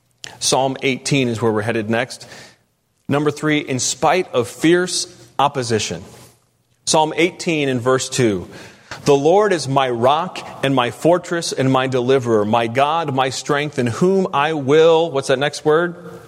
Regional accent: United States; I'm sick to my stomach as an American

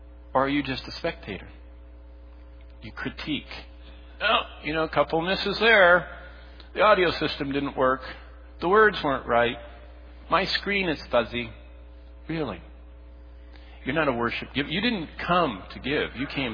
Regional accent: Michigan, United States; when I grew up in the Baptist church in Michigan, fellowship meant pink punch

